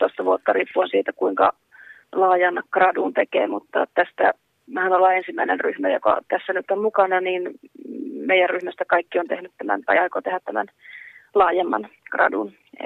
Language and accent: Finnish; Ylitornio, Lapland, Finland; now in Rovaniemi, Finland; mä olen lappilainen toimittaja Ylitorniolta lähtöisin ja Rovaniemellä asustelen.